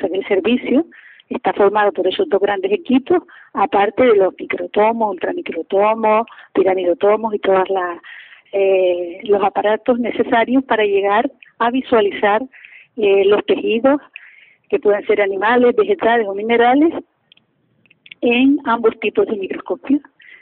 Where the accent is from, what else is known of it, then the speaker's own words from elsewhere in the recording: Canary Islands, Spain; he sabido, como buena canaria, salir de la jaula, volar y irme a otro sitio.